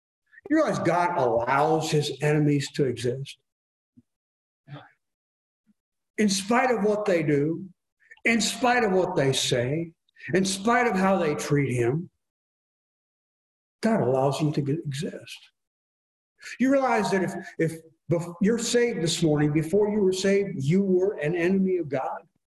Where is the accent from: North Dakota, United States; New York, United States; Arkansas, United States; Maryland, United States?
New York, United States; also born or lived in Kansas; And I grew up in New York State.